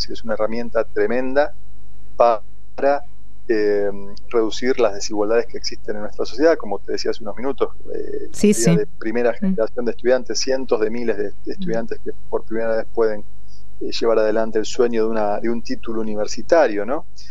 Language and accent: Spanish; Argentina; tenemos que estar orgullosos como argentinos